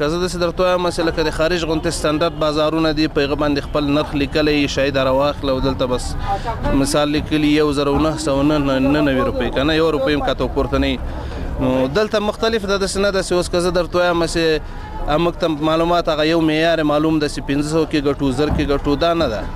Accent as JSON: {"language": "Pashto", "region": "Logar", "country": "Afghanistan", "said": "زه د لوګر ولایت اوسیدونکی یم."}